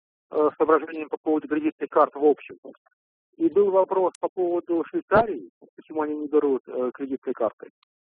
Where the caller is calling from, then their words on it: Texas, United States; я вам звоню из Техаса, Америка.